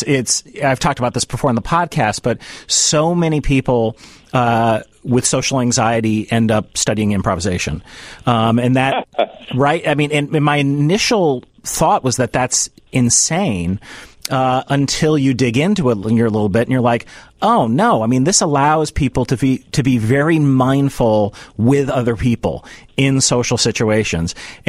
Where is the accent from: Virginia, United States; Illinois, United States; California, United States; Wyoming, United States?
Illinois, United States; Kenilworth; I mean, I grew up in Kenilworth, you know, and while we were probably the, you know, poor people in Kenilworth, it was still Kenilworth.